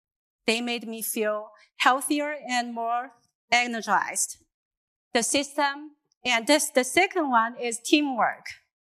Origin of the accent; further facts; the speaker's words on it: China; moved away as an adult; now in United States; I am originally from China, but I'm a Korean. So I'm considered as a minority back there. I moved to the United States about 25 years ago